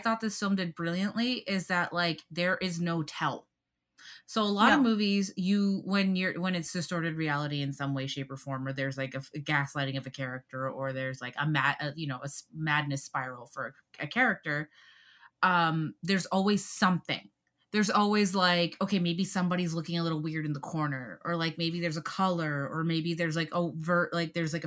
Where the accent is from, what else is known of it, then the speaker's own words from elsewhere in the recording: Canada; you're American, just like I'm Canadian.